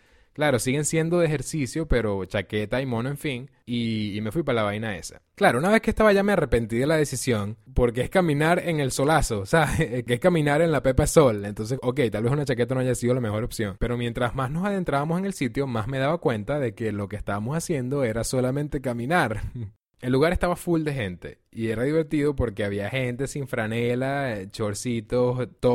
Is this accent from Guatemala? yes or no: no; Venezuela; also born or lived in Miami, United States; porque yo vengo de Venezuela y luego vengo de Miami, que son súper tropicales, súper cálidas.